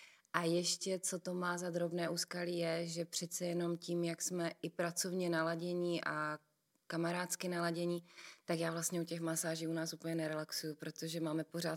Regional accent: Opava, Moravian-Silesian Region, Czechia; v Opavě, odkud pocházím, je úžasná oční škola

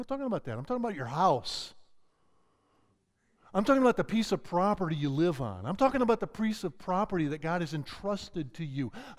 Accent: Midwest, United States; I grew up in the Midwest.

